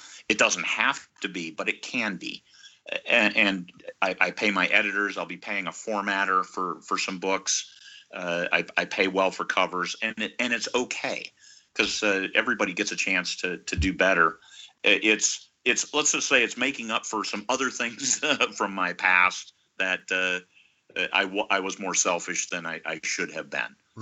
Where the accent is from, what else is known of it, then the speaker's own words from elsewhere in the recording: Iowa, United States; And we lived I was born and raised in Iowa. We were a little ways away from other friends of mine